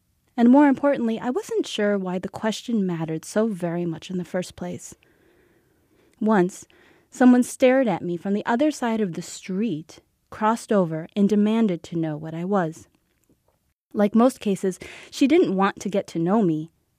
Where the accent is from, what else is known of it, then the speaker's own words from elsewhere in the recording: Oshkosh, Wisconsin, United States; Growing up in Oshkosh was ideal in many ways.